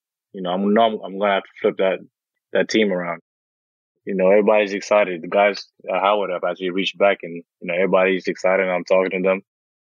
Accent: Perth, Western Australia, Australia; also born or lived in Nairobi, Kenya; We went over to Western Australia, a small city called Perth, and I grew up there basically all my life.

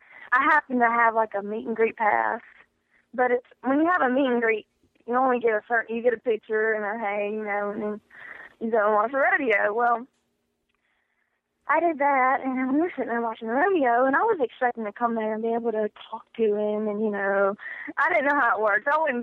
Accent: Louisiana, United States; there's this, like, theater in Ruston, Louisiana, close to my hometown

